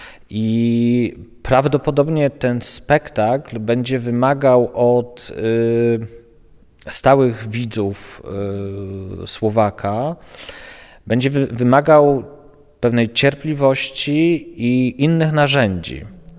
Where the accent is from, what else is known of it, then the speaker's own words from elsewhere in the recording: Kraków, Lesser Poland, Poland; a ja jestem z Krakowa, ja w Krakowie zaczynałem pracować